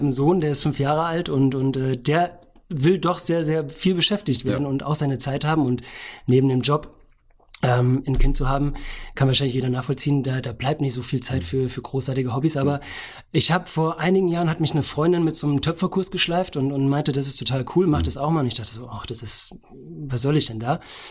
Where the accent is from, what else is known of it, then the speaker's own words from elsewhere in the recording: Bachrain, Hesse, Germany; ich komme aus Bachrhein, bin 83 geboren und jetzt quasi in der Version 4.0 seit kurzem.